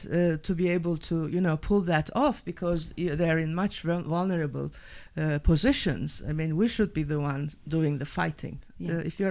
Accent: Turkey; we're both from Turkey, Yasemin

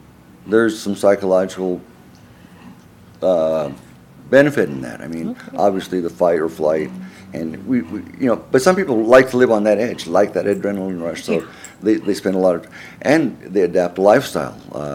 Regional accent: San Antonio, Texas, United States; And I grew up in San Antonio, four Air Force bases and Army base headquarters.

